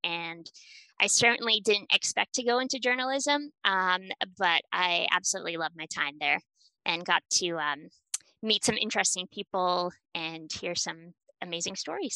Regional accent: New Hampshire, United States; moved away as an adult; now in Bratislava, Slovakia; I'm from New Hampshire originally, and I moved to Bratislava in November of 2017.

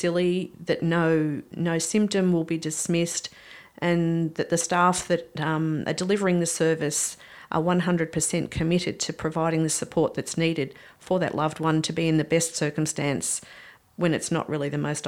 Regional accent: Melbourne, Victoria, Australia; I grew up in Melbourne, but with my husband's job, we've lived rurally since I was 20. So I love the rural lifestyle, and my parents lived at Ocean Grove

